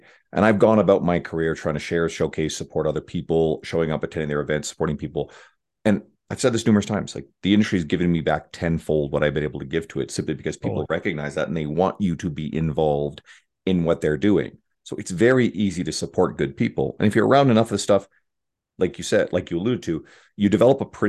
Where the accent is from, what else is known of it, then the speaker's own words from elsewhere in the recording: Newfoundland and Labrador, Canada; I grew up in Newfoundland, so I didn't know him growing up